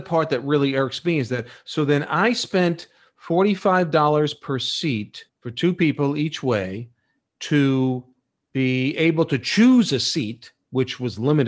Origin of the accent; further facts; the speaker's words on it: Sioux City, Iowa, United States; born there; Okay, I was born in Sioux City, Iowa in 1945